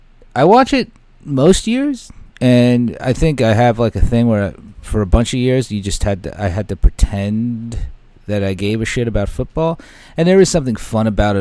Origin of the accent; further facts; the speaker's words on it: Staten Island, New York, United States; When I grew up in Staten Island, everybody was so into football. Everybody.